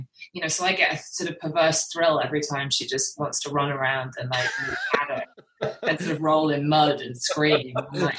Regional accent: United Kingdom; accent: British; I think because of my accent, because I'm, you know, I'm the anomaly in my family. I'm the one with the British accent.

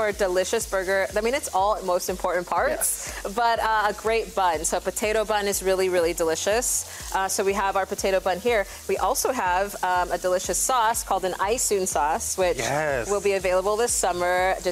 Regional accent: Los Angeles, California, United States; So I'm born and raised in Los Angeles, and my grandmother is a Korean immigrant. My father's side is from Mississippi, both Angelenos.

